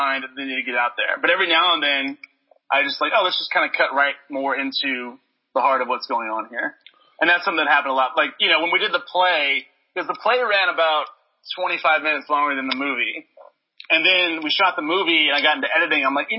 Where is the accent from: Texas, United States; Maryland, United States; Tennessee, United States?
Tennessee, United States; Memphis; I'm from Memphis. I love Memphis.